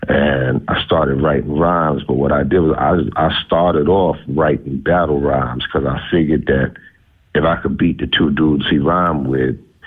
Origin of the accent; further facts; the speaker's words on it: Brooklyn, New York, United States; Well, I'm from Brooklyn.